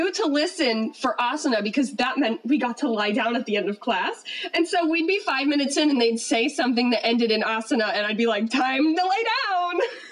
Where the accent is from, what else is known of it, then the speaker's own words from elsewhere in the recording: Massachusetts, United States; I know so many people in my home state of Massachusetts and all around the country